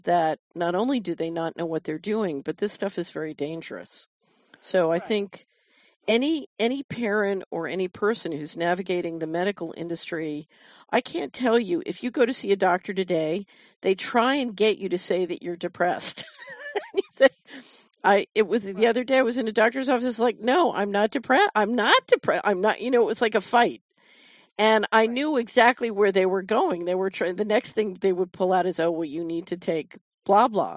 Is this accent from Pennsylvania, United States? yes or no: yes; Philadelphia, Pennsylvania, United States; I grew up in West Philadelphia, and the pushers were very pushy.